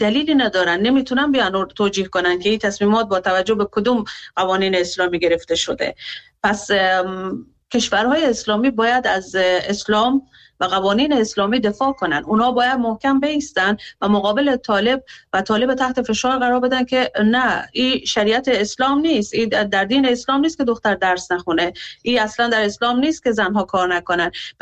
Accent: Afghanistan; من به عنوان یک افغانستانی دلم برای کشورم میسوزه،

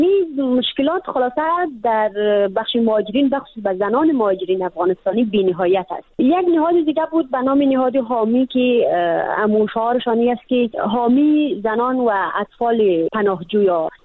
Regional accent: Badakhshan, Afghanistan; گفتم از افغانستان. گفت از کجای افغانستان هستی؟ گفتم از بدخشان.

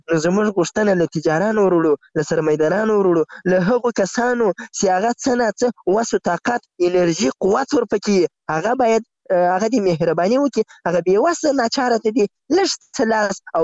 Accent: Zabul, Afghanistan; now in Ghazni, Afghanistan; زه له زابل نه راغلی یم دلته غزنی کې په یو کار مصروف یم

